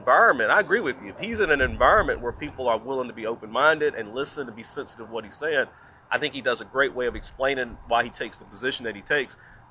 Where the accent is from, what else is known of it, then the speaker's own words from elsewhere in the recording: the South, United States; Well, you know, I'm from the South, you know, and growing up in the South